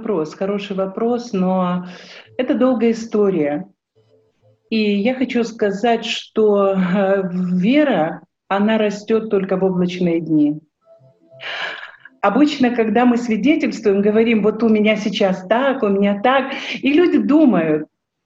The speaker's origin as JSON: {"language": "Russian", "country": "Georgia", "tie": "born or raised there", "said": "Я прошла войну в Грузии, я родилась и выросла в Грузии."}